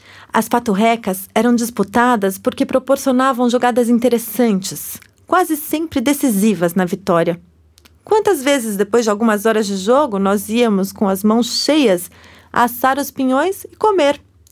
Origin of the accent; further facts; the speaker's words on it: Lambari, Minas Gerais, Brazil; born there; Eu nasci em Minas Gerais, na cidade de Lambari, na região do sul de Minas. Perto de Cambuquira, Caxambu, Campanha.